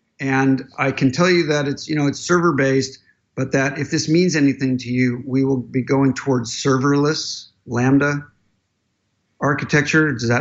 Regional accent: United States; now in London, United Kingdom; I'm an American living in London.

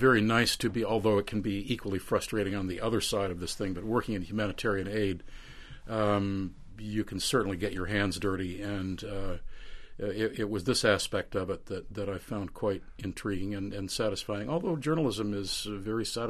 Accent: United States; I grew up in the States, and it was just kind of an accident.

